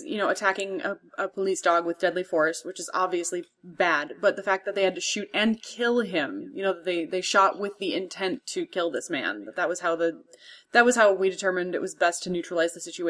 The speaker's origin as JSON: {"language": "English", "town": "Roseville", "region": "Minnesota", "country": "United States", "tie": "born or raised there", "said": "That's where I grew, like, when you say Roseville, Minnesota, it's 5 minutes north of St. Paul. That's the high school that I grew up at, is 5 blocks from where this happened."}